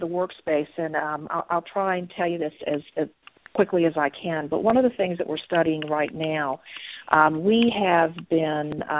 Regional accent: Virginia, United States; you can tell a little bit by my accent that being from Southern Virginia

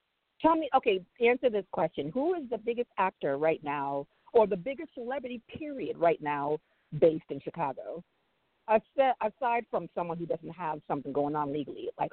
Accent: Nigeria; I'm Nigerian. I'm not American, but I understand they're trying to get paid.

